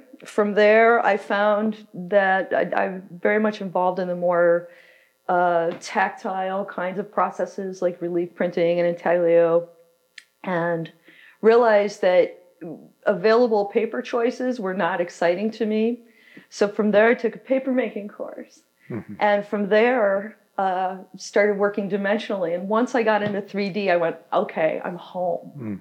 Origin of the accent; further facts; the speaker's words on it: Maine, United States; now in Minneapolis, United States; Because I grew up in Maine. And then I moved to Minneapolis, where my brother lives, and we later moved my mom out there.